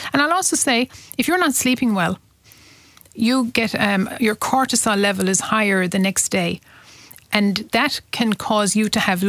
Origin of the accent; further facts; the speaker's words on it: Munster, Ireland; I work in Tipperary. I'm from Tipperary and I work there as well.